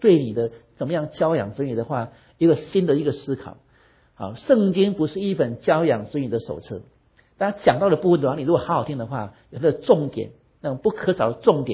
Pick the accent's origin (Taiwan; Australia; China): Taiwan; 那我们从台湾来的，台湾是果树王国